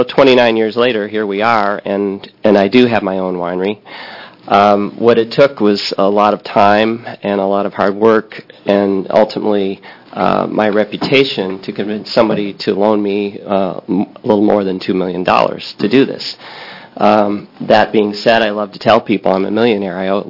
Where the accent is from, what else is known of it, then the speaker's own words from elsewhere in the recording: New York, United States; I grew up in New York in the public system.